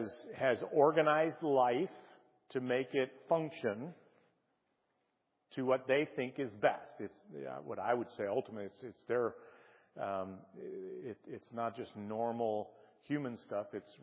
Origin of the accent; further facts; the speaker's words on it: United States; I'm always mindful of the fact that I'm an American.